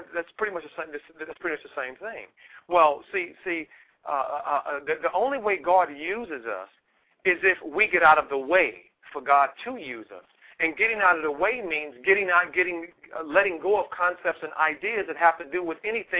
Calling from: California, United States; I'm calling from Southern California.

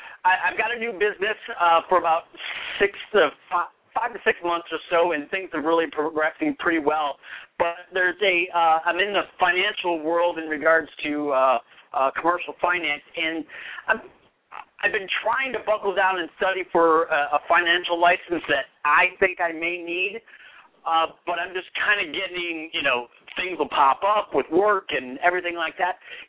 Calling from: Michigan, United States; I'm calling from Michigan.

